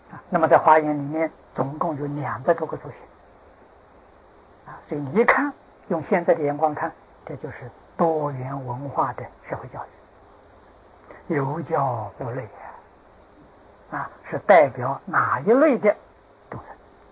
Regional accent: China; 讲摩诃罗伽我们中国人讲地龙

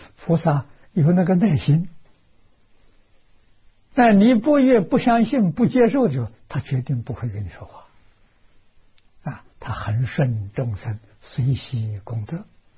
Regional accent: China; 我们中国人讲成见太深了

